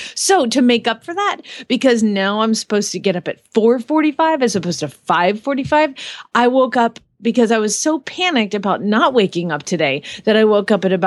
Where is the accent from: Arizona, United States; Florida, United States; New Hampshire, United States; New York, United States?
Arizona, United States; Phoenix; from Phoenix, Arizona